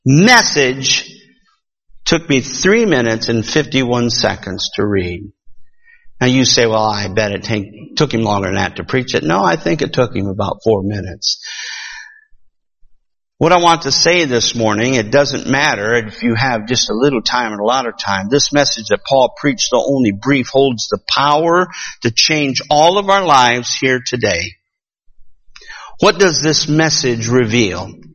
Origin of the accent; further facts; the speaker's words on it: Lansing, Michigan, United States; You know, Brother Green, when I was growing up in Lansing, Michigan, every once in a while, he'd have a night where he said